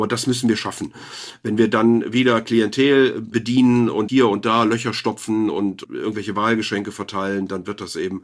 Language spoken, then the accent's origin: German; Rhineland, Germany; will Sie nicht totreden als Rheinländer hier.